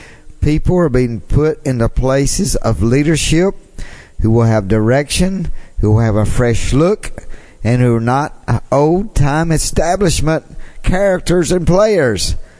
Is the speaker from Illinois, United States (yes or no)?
no; Jackson, Mississippi, United States; when Donald Trump came to my home state, Jackson, Mississippi.